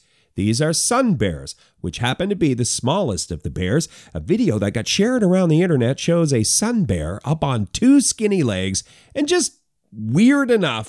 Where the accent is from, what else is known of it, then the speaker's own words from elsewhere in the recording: Canada; Now, I'm a Canadian.